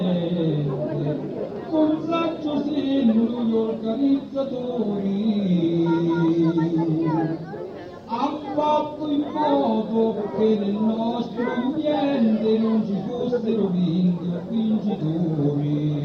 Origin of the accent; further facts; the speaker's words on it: Tuscany, Italy; una storia di una signora della ristorazione senese che morì nella mia terra, nella Marenna.